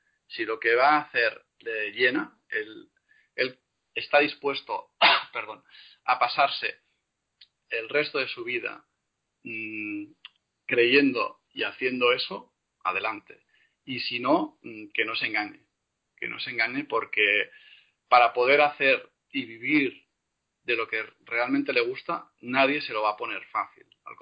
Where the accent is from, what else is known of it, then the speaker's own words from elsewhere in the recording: Catalonia, Spain; recordad que soy catalán, por lo tanto, escribimos distinto que hablamos